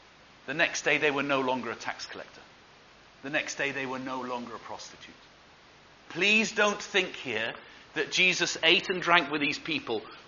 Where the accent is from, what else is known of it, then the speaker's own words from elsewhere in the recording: United Kingdom; We're the British after all, aren't we?